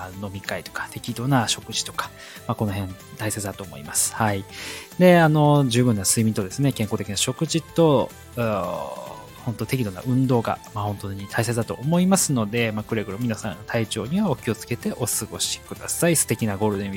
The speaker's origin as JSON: {"language": "Japanese", "region": "Chiba", "country": "Japan", "tie": "born or raised there", "also_born_or_lived": "Fukushima / Tokyo / Saitama", "said": "実は私育ちが千葉の方でして、生まれは福島なんですけども、まあ、その後育ちはほぼほぼ千葉で育っていってる形ですね。一人暮らしでちょっと東京に住んだ時もありますが、その後埼玉に行って、で、また埼玉から今回千葉に戻ってきたという形でございます。"}